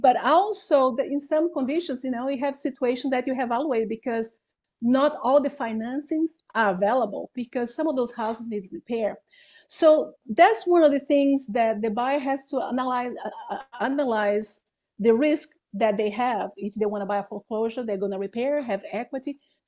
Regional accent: Brazil; English is a second language; now in United States; I'm originally from Brazil, so that's why I have my accent.

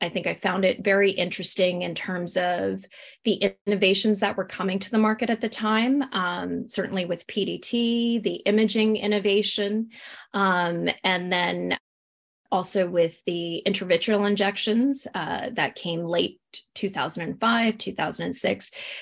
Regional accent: Vancouver, British Columbia, Canada; also born or lived in Belgium; Actually, not born in Canada. I was born in Belgium, but my parents immigrated to Canada. I think it was like the mid 70s. So I was just a couple years old at the time, and certainly more raised in Vancouver, the west coast of Canada.

